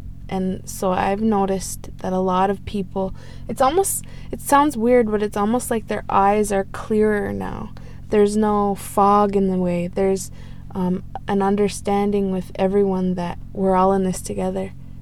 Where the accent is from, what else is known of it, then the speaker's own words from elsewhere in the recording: Six Nations, Ontario, Canada; I'm from Six Nations. I'm Onondaga Beaver Clan.